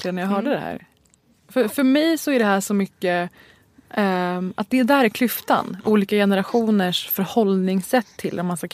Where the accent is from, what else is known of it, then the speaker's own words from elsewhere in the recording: Iran; Jag är iranier, om ni har missat det.